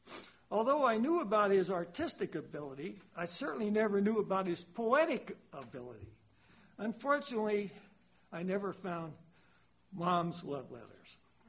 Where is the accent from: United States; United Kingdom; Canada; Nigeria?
United States; Watsonville, California; he died 31 years ago in my hometown in Watsonville, California.